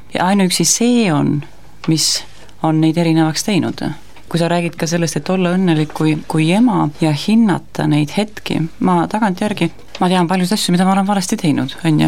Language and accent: Estonian; Saare County, Estonia; ma olen ka Saaremalt pärit